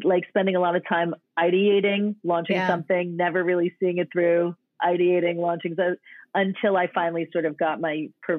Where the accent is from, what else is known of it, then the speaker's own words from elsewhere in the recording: New Jersey, United States; happened to be in New Jersey, which is my home state.